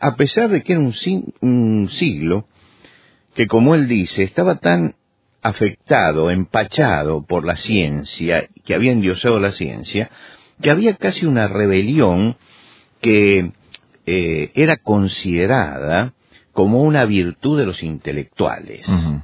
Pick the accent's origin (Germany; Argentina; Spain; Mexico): Argentina; él fue diplomático durante mucho tiempo en mi país, en Argentina